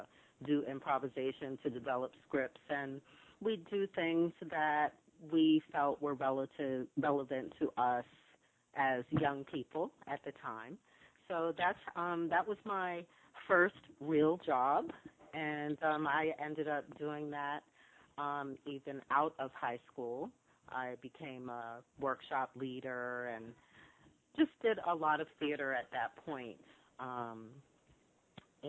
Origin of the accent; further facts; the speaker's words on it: Brooklyn, New York, United States; Actually, born and raised in Brooklyn.